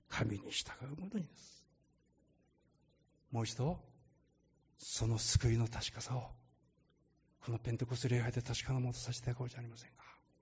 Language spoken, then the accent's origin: Japanese; Shiga, Japan; 同じ日本人であっても、私は滋賀県出身